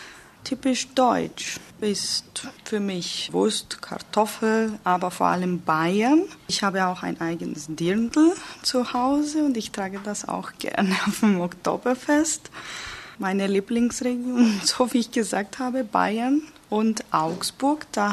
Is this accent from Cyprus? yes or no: yes; Limassol, Limassol District, Cyprus; German is a second language; Ich komme aus Limassol. Das ist auf Zypern. Ich bin 1985 geboren.